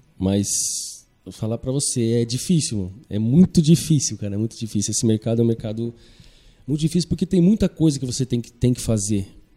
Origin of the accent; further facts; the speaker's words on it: Votorantim, São Paulo, Brazil; Sim, eu nasci em Votorantim.